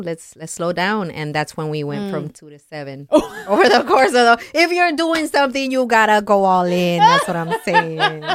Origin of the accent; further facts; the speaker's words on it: Florida, United States; born there; also born or lived in Colombia; because I'm a Colombian. So even though I was born in Florida, tengo sangre colombiana.